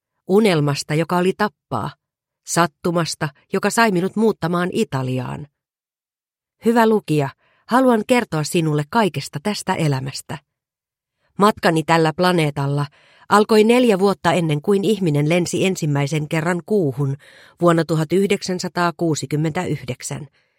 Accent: Raahe, North Ostrobothnia, Finland; also born or lived in Oulu; Ei lapsuuteni Raahessa ja Oulussa olisi muuten pärjännyt.

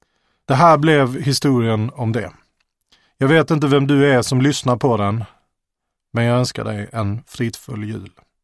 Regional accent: Helsingborg, Skåne, Sweden; Det här är första gången jag berättar en historia som utspelar sig i Helsingborg, där jag växte upp.

